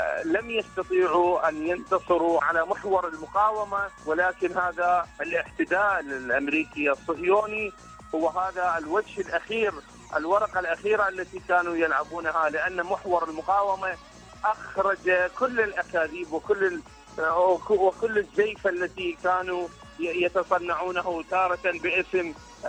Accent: Iraq; من العراق.

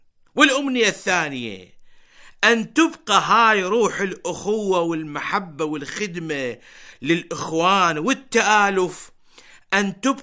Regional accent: Iraq; يمن بلدنا العراق

